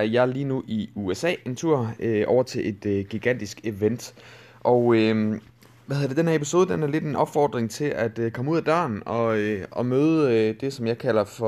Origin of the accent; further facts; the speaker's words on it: North Denmark Region, Denmark; Jeg kommer oprindeligt over fra Aalborg-området af, og har boet der en del år nu.